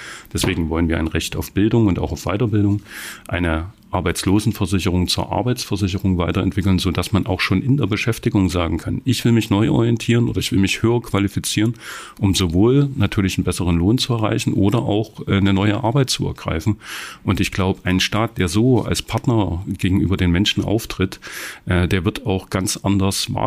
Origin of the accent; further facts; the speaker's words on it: Saxony, Germany; Ich bin selber, wie gesagt, im Erzgebirge aufgewachsen.